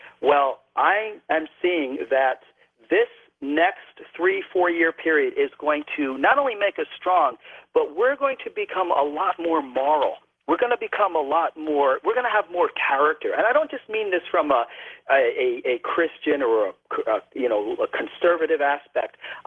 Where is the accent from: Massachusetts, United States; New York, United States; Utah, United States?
New York, United States; I'm from New York. I'm completely the opposite.